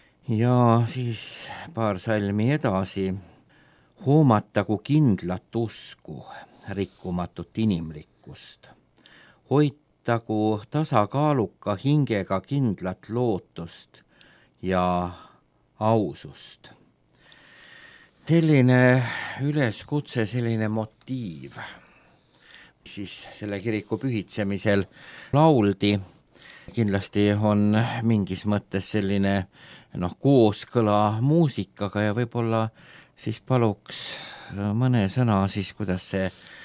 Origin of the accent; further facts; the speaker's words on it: Narva, Ida-Viru County, Estonia; Head raadiokuulajad, me oleme Narvast … ja me käisime Peterburi Jaani kiriku avamisel